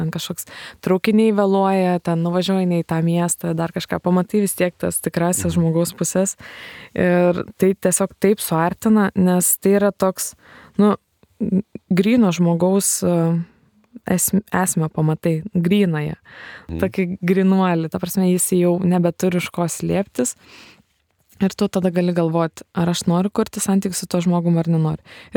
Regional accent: Telšiai, Telšiai County, Lithuania; Iš Telšių. Aš irgi iš Telšių.

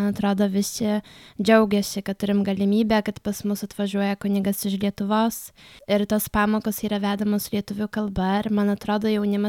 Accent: Punsk, Podlaskie Voivodeship, Poland; visi labai gražiai mus priėmė, žinojo, kad mes iš Punsko ir labai gerai čia jaučiamės.

